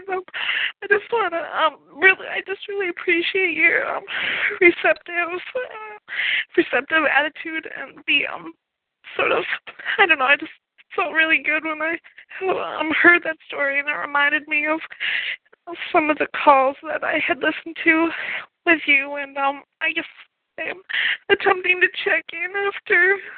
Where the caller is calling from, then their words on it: North Dakota, United States; from North Dakota.